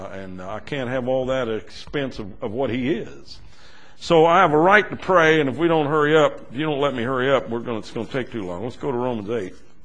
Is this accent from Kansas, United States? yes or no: yes; Kansas, United States; I'm from Kansas, but I ain't stupid.